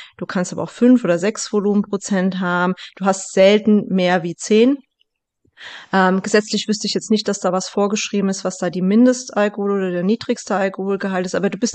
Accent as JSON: {"language": "German", "region": "Hesse", "country": "Germany", "tie": "born or raised there", "said": "Ich komme ja aus dem Hessischen, ich bin ja dort geboren"}